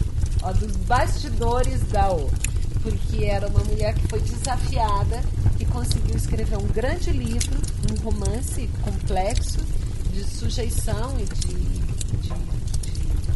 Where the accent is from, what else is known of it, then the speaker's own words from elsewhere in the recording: Brazil; Como nós, brasileiros, lidamos com os nossos... Com os nossos panos, com os nossos panos de casa